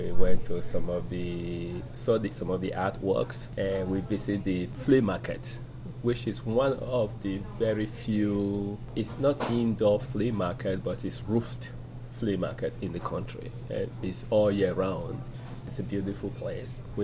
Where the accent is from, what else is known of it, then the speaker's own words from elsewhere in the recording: Benin City, Edo, Nigeria; I grew up in Benin City in Nigeria.